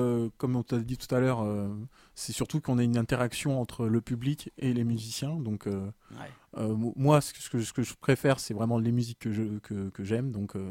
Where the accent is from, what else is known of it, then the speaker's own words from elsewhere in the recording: Toulouse, Occitanie, France; Nous sommes des Toulousains